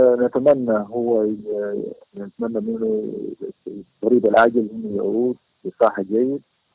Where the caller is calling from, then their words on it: Cairo, Cairo Governorate, Egypt; رئيس جالية جنوب السودان بمصر. أنا بكلمكم الآن من القاهرة.